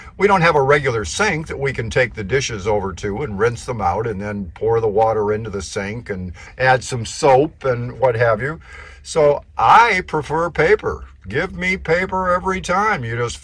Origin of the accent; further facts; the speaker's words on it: Michigan, United States; now in California, United States; I mean, I'm from Michigan, and I'm sorry, but it looks a lot better.